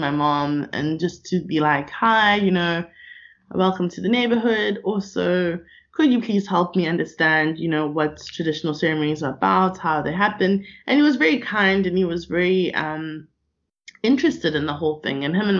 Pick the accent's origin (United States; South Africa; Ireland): South Africa; Durban, KwaZulu-Natal; also born or lived in Gradville / Duzuma; I grew up in Gradville and in Duzuma and in Durban North. And in fact, my father bought our house in Durban North in 1993, but we weren't allowed to move into it.